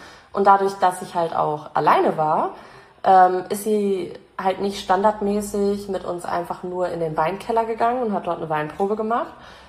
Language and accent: German; Reckenfeld, North Rhine-Westphalia, Germany; ich wohne in Rheine. Weil man sagt erstmal nur Münster, weil sonst irgendwie fühlt niemand quer aus Deutschland mit den Orten hier. Brauche ich nicht sagen, ich komme aus Reckenfeld zum Beispiel.